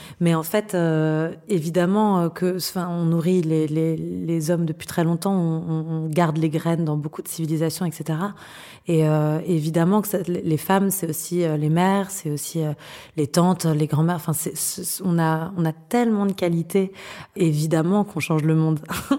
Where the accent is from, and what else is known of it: France